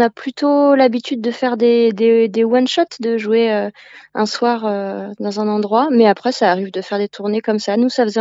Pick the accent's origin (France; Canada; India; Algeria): France; Nouvelle-Aquitaine; Alors, du Poitou aussi, parce qu'on vient du Poitou, mais pas que.